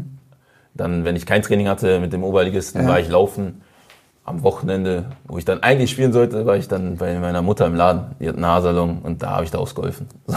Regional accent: Osnabrück, Lower Saxony, Germany; Also, dass wir behutsam aufgewachsen sind in Osnabrück, in nicht der größten Stadt, aber gut zum Aufwachsen für mich und meine Brüder.

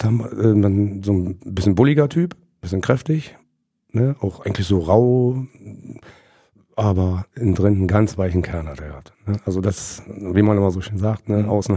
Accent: Babelsberg, Brandenburg, Germany; Also da Babelsberg direkt, ja, das ist meine Heimat.

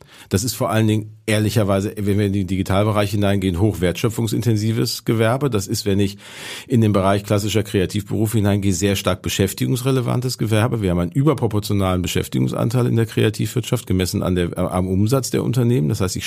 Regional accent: North Rhine-Westphalia, Germany; das soll so aussehen wie in meiner Jugend im Ruhrgebiet.

